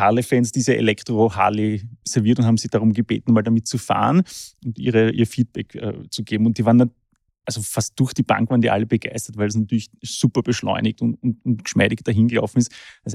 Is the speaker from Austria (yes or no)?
yes; Austria